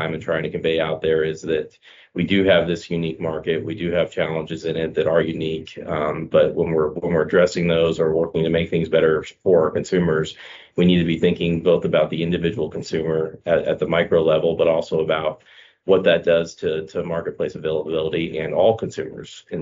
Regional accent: Rotonda West, Florida, United States; I often cite to my hometown of Rotunda, West Florida, which is really literally a giant circle in the ground. And that was in Charlotte County, Florida.

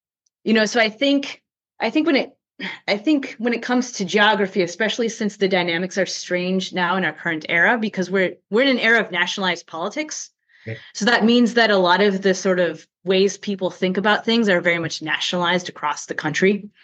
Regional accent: Minnesota, United States; You know, I'm from Minnesota, which had a huge problem in the Minneapolis Police Department

